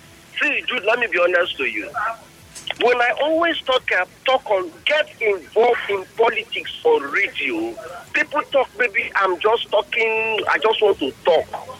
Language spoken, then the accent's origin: English; Bayelsa, Nigeria; I'm an Ijoman from Bayelsa State. And I'm a stakeholder in Bayelsa State.